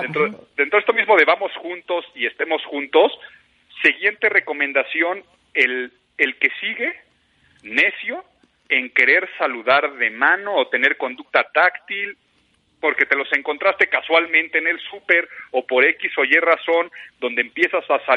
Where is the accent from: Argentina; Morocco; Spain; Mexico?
Mexico; O sea, como mexicano nos encanta ir juntos.